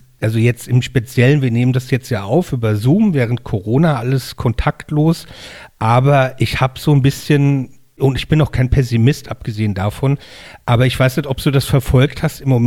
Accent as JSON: {"language": "German", "town": "Mainz", "region": "Rhineland-Palatinate", "country": "Germany", "said": "ich komme aus Mainz und bin halt ein Provinzbub."}